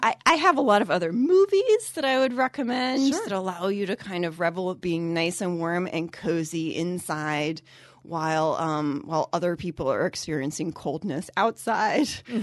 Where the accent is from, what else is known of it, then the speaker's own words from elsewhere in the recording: Virginia, United States; I'm from Southern Virginia. So it has taken me a long time to really get used to winter in the Midwest.